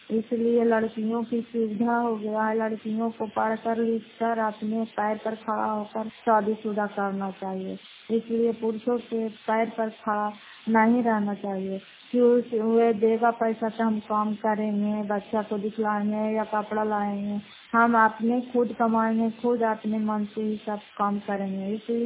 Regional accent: Fatehpur, Bihar, India; घर फतेहपुर, पंचायत मकरौता, जिला नालंदा, प्रातः ब्लॉक की निवासी हूँ।

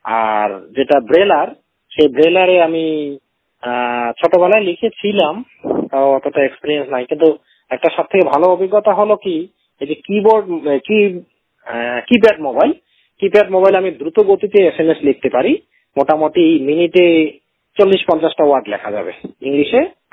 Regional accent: Alipurduar, West Bengal, India; আলিপুরদুয়ার জেলাতেই আমার পড়াশোনা শুরু, আলিপুরদুয়ার জেলাতেই আমার বড় হওয়া।

